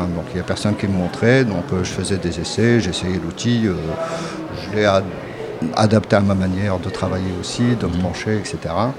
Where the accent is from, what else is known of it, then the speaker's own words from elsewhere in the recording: Le Mans, Pays de la Loire, France; J'ai failli faire tout ce qui est automoto, comme je suis du Mans.